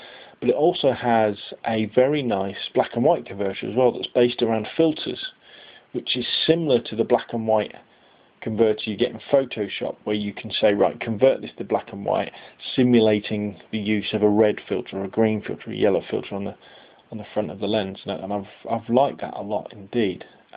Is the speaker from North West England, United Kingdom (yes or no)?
no; Gosport, South East England, United Kingdom; around the town that is my hometown, that is Gosport